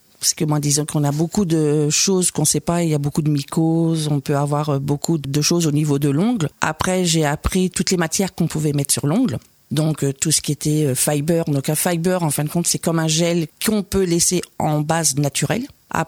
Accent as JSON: {"language": "French", "town": "Saint-Georges-le-Gaultier", "region": "Pays de la Loire", "country": "France", "said": "je suis de Ballon-Saint-Marc. Ça fait 20 ans que je suis à Ballon, mais je suis d'origine de Saint-Georges-Gautier. Donc, je suis partie sur Ballon par rapport au travail de mon mari."}